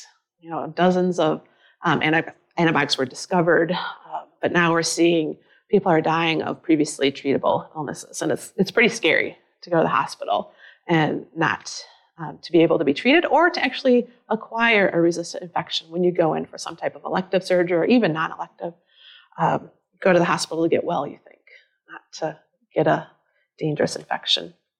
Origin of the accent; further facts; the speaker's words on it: Minnesota, United States; I'm from Minnesota, and I teach in the spring semester